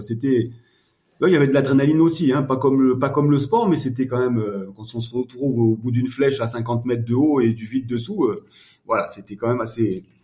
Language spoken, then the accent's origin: French; France; also born or lived in Morocco; en tant que Français, on fait des études dans une école française